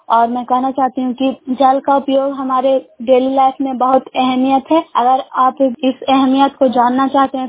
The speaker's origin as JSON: {"language": "Hindi", "town": "Bairiganj", "region": "Bihar", "country": "India", "said": "ग्राम बैरीगंज post Makrata जय नालंदा की निवासी हूँ"}